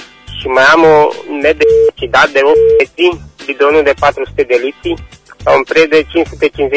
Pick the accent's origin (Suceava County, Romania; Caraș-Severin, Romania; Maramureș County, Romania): Caraș-Severin, Romania; Caransebeș; de la Caransebeș